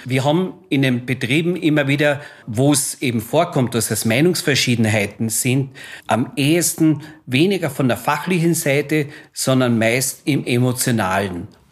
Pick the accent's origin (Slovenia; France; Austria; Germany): Austria; wie man auf gut Deutsch bei uns in Österreich sagt.